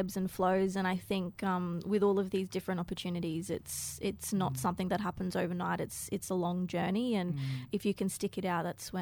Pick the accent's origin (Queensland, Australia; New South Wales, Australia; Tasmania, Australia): Queensland, Australia; Cairns; I mean, we're from Cairns